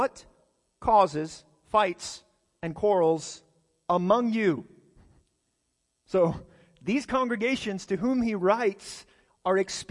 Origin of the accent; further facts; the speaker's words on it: Texas, United States; when I moved here from West Texas, it's crazy to me that people just burn things in their yard.